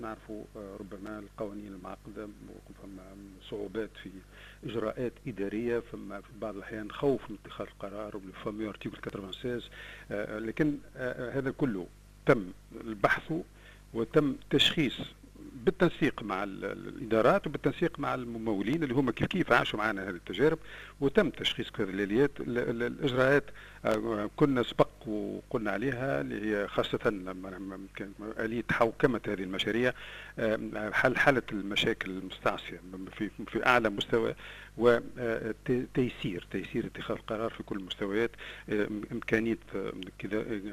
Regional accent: Tunisia; اللي عندنا في تونس

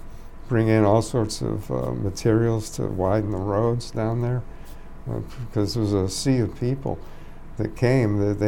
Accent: Quincy, Massachusetts, United States; I grew up right near Wollaston Beach, and tens of thousands of people gathered at the beach to see the airplanes for free.

